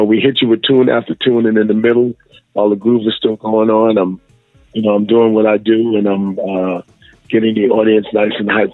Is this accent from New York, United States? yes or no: yes; New York, United States; Well, I'm from Bronson Houses. I finished with the projects. And … lived on the first floor in apartment 1C, and I lived on the third floor in apartment 3F.